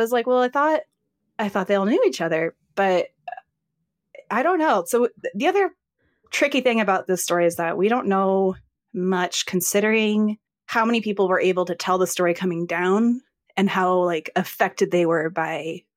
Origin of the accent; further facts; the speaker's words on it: Colorado, United States; now in California, United States; I grew up in Colorado, but I've been out in California for 8 years.